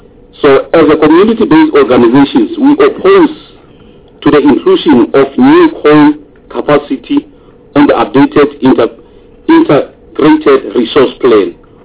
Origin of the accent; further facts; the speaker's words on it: Gauteng, South Africa; English is a second language; I come from Vaal area surrounded by the our area is surrounded by the companies that that pollutes our area.